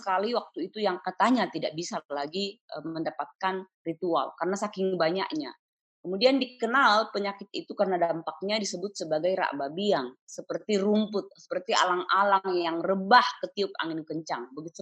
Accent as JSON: {"language": "Indonesian", "region": "South Sulawesi", "country": "Indonesia", "said": "Di kami orang Toraja misalnya, itu masih kuat sekali ingatan tentang flu Spanyol yang konon membunuh sepertiga dari seluruh penduduk Toraja waktu itu"}